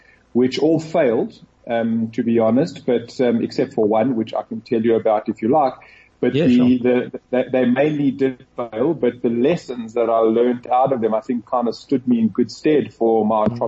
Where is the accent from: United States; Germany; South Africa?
South Africa; we as South African entrepreneurs, actually the playing field is not as bad as we think.